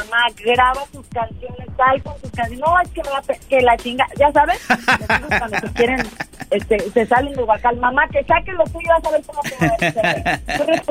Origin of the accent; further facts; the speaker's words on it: Mexico; todos esos géneros tenemos la fortuna de tener como mexicanos